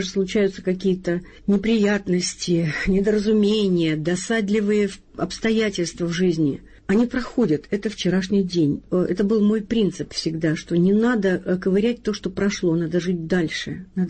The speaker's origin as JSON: {"language": "Russian", "town": "Pyatigorsk", "region": "Stavropol Krai", "country": "Russia", "tie": "born there", "said": "я родилась на Северном Кавказе, в Пятигорске, юг, много солнца, единственный ребенок, поздний."}